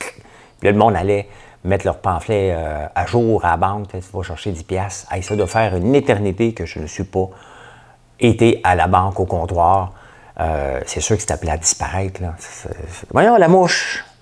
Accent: Laval, Quebec, Canada; quand j'étais jeune, j'habitais à Laval, Pont-Vieux-Laval, 162 rue Roussillon.

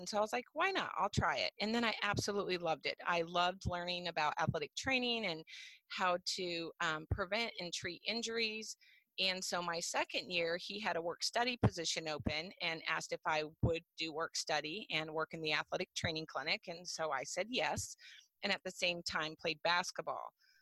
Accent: Gallup, New Mexico, United States; I am originally from Gallup, New Mexico.

